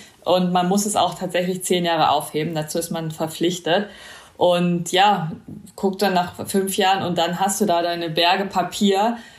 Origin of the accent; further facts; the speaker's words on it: East Germany, Germany; Ich bin im Osten aufgewachsen